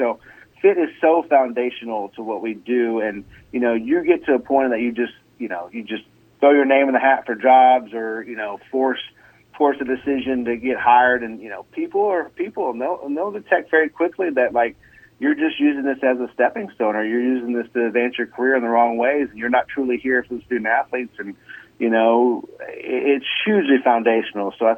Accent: Lexington, Kentucky, United States; I grew up in Lexington, Kentucky, where I played many sports and was talented at that level

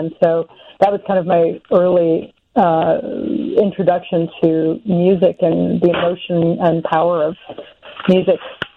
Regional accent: Illinois, United States; So I'm from Chicago area, the suburbs, and started singing in gospel kind of church choirs as a kid

